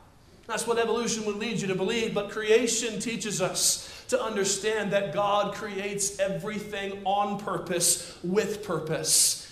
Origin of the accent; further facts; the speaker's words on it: Indiana, United States; also born or lived in Chicago / California; I grew up in Indiana, and it wasn't as bad as some other places I've lived, like Chicago and in California.